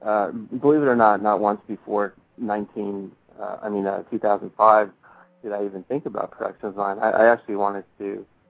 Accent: San Diego, California, United States; where we grew up in the San Diego area

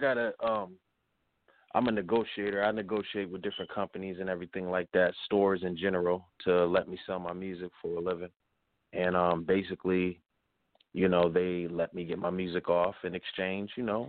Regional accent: Erie, Pennsylvania, United States; I'm from Erie, Pennsylvania, you know, small city in Pennsylvania.

